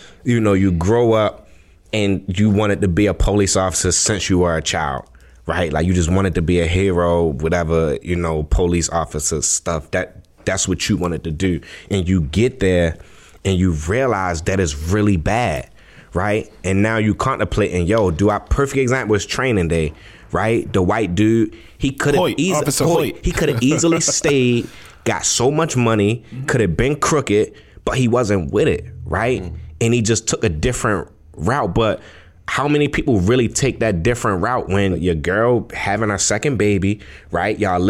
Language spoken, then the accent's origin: English; Baltimore, Maryland, United States; I grew up in Baltimore. Right. I'm subscribing to my culture, right?